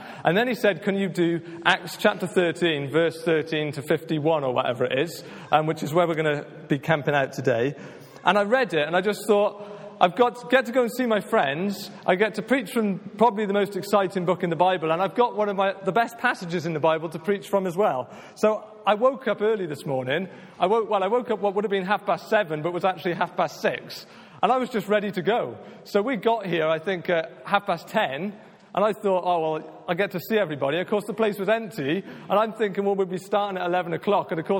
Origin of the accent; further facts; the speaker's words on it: Tonypandy, Wales, United Kingdom; moved away; So as we've said … We're from Tonopandy. I've got to be honest, I've been super excited about coming to see everybody. I think we left in January 2013